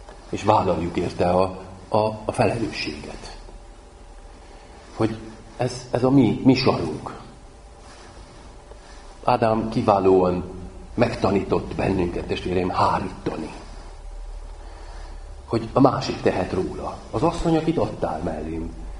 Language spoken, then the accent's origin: Hungarian; Győr-Moson-Sopron, Hungary; Egy olyan konyhában, falusi helyen, Győr mellett nőttünk fel